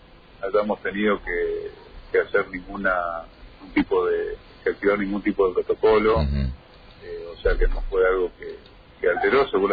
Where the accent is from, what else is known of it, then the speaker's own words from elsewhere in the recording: Puerto Iguazú, Misiones, Argentina; nosotros los que somos de Iguazú, o la gente que vive acá